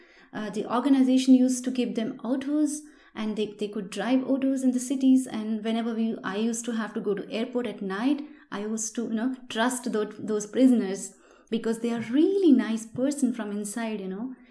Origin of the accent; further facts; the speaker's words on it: Palampur, Himachal Pradesh, India; I grew up in Himachal Pradesh in a very small town called Palampur. It's famous for its tea garden. It's a beautiful, lush green valley. And it's a beautiful tourist place.